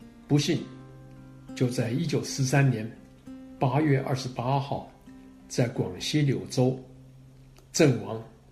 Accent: Taiwan; moved away as an adult; now in United States; 1968年，我从台湾来美国念研究所。如果当时我不来美国，还住在台湾

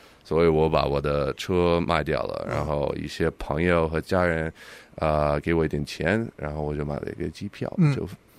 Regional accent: United States; 我在美国长大的时候也没有那么有钱，

